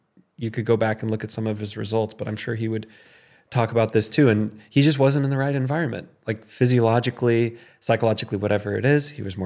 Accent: Texas, United States; I grew up in Central Texas, sea level

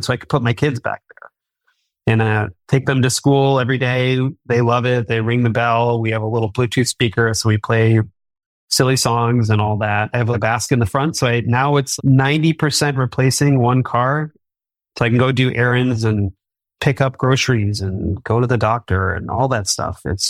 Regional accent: Detroit, Michigan, United States; RailsConf 24 will be in my hometown of Detroit next year.

